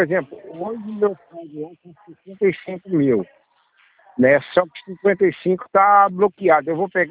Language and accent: Portuguese; São Paulo, Brazil; Sou do interior de São Paulo e trabalho em Goiás.